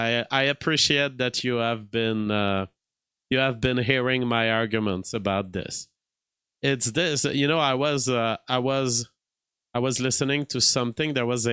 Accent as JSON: {"language": "English", "country": "Canada", "said": "I as a Canadian, I live in an entirely white ethno state."}